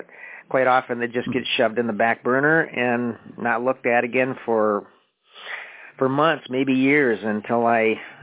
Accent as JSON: {"language": "English", "town": "Warren", "region": "Michigan", "country": "United States", "tie": "born or raised there", "said": "Yes, I grew up in Warren, you know, southeast Michigan, and a suburban Detroit area."}